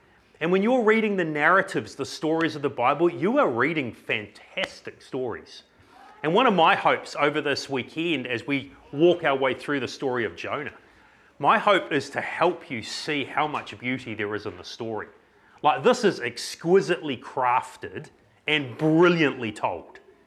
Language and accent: English; Hawke's Bay, New Zealand; I grew up in the Hawke's Bay area of New Zealand